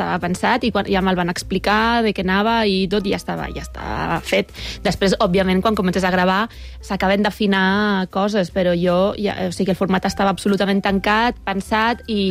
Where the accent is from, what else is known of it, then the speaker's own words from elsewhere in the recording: Lleida, Catalonia, Spain; accent: Lleida Catalan; poder parlar català i català de Lleida, més, que és que estic molt orgullosa del meu català. Se'm nota l'accent, no? No se'm ha enganxat molt a Barcelona, no?